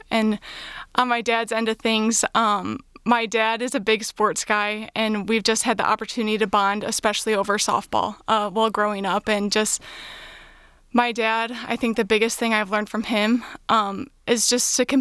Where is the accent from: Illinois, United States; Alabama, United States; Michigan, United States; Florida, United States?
Michigan, United States; Hartland; So born and raised in Heartland, Michigan. Go Eagles for all the Heartland people out there.